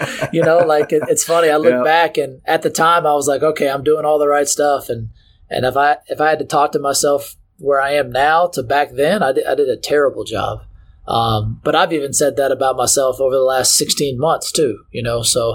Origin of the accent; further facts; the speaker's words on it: Lexington, Kentucky, United States; I grew up in Lexington, Kentucky, so I grew up watching Kentucky basketball.